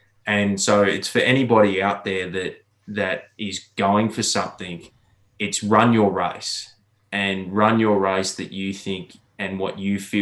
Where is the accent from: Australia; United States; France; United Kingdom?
Australia; Queensland; I was a local boy growing up in Queensland that dreamed of playing for the Brisbane Bears.